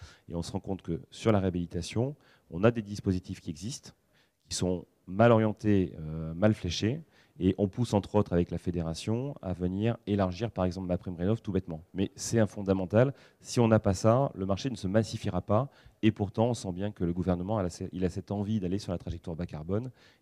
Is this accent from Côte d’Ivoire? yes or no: no; Bordeaux, Nouvelle-Aquitaine, France; Moi, je viens de la ville de Bordeaux